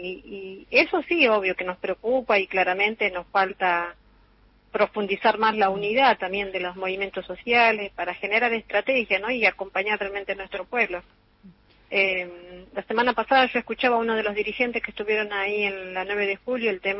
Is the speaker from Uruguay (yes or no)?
no; Argentina